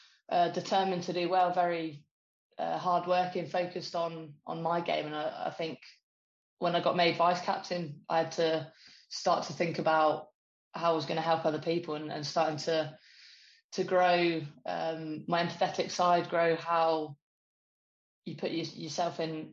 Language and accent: English; South West England, United Kingdom; I grew up down in Devon.